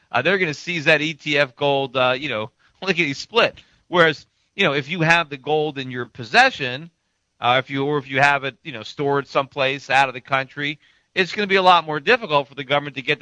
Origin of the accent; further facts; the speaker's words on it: United States; nothing would give me greater pleasure than to be able to buy more American companies as an American.